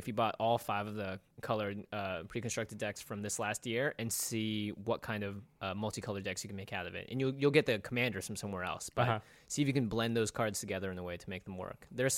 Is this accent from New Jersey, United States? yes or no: no; Seattle, Washington, United States; we grew up in Seattle, too.